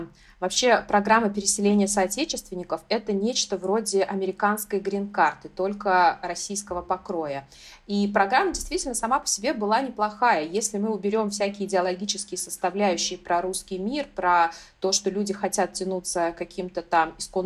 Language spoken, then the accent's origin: Russian; Uzbekistan; я сама родом из Узбекистана